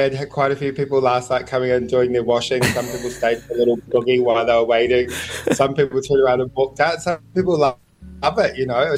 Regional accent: Whanganui, Manawatū-Whanganui, New Zealand; So I'm from Whanganui.

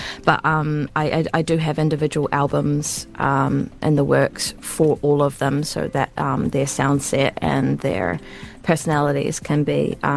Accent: Dunedin, Otago, New Zealand; Oh, well, it's my hometown.

